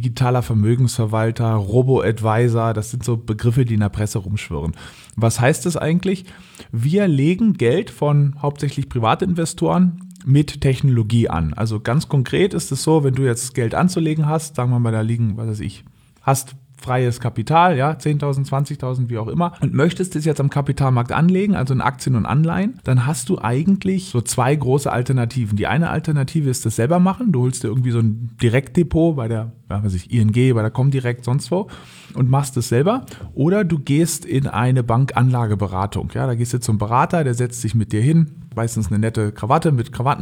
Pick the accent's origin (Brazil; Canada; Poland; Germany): Germany; Berlin; also born or lived in Norderney; Bin ursprünglich Berliner, aufgewachsen in Berlin und auf Norderney, das liegt in Ostfriesland, und bin jetzt aber wieder zurück in Berlin.